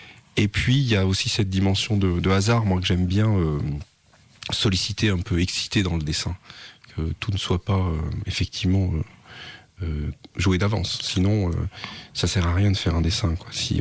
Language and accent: French; Rouen, Normandy, France; also born or lived in Saint-Étienne, France; je suis né à Rouen, voilà, donc j'ai fait mes études de. Avant le bac, toutes mes études avant le bac dans la région de Rouen. Et puis ensuite, j'ai commencé une faculté d'art plastique à Saint-Étienne.